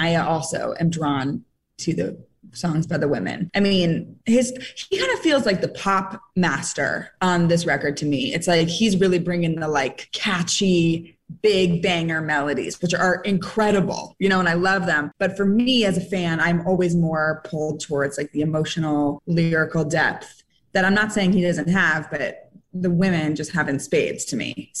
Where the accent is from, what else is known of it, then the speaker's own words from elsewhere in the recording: San Francisco, California, United States; I'm from San Francisco.